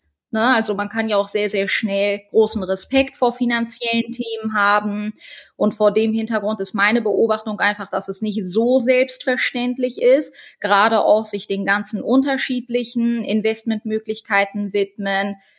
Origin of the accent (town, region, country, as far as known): Halle, North Rhine-Westphalia, Germany; born there